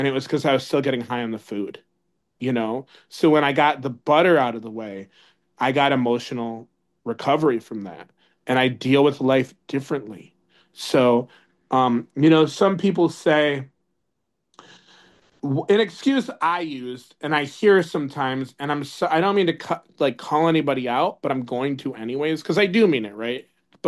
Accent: Chicago, Illinois, United States; now in Wisconsin, United States; I am from Chicago. I'm born and raised. I'm Wisconsin now.

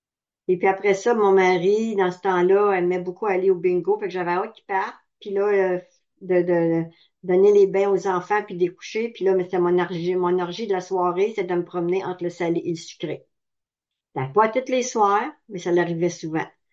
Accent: Gatineau, Quebec, Canada; Je viens de Gatineau, Québec, Canada.

